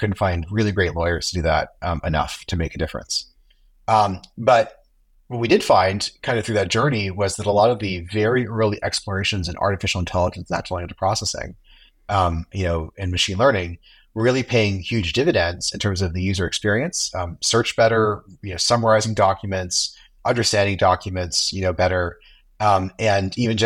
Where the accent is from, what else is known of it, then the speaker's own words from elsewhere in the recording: California, United States; I grew up in Silicon Valley out here in California and been, coding and using computers since I can remember.